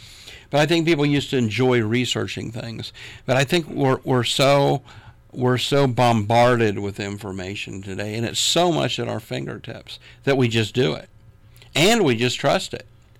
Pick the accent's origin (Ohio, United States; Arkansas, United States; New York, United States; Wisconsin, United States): Ohio, United States; Columbus; born there; I was born in Columbus, Ohio, but I should have been born in Missouri, because it's the show me state.